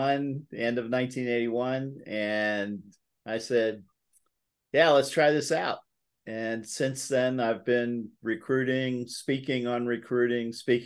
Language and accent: English; United States; Well, Joe, I grew up a mile outside of Washington, D.C.